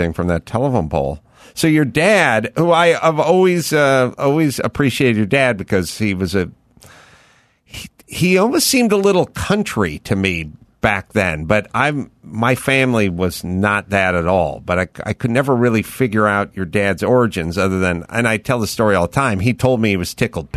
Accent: North Hollywood, California, United States; That was very exotic to me, just growing up in North Hollywood, not knowing anybody that even owned a pair of boots.

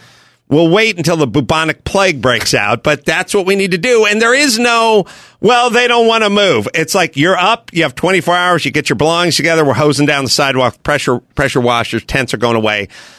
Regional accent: Los Angeles, California, United States; For those who know Los Angeles a little bit, you know, there's downtown. But I grew up in the Valley.

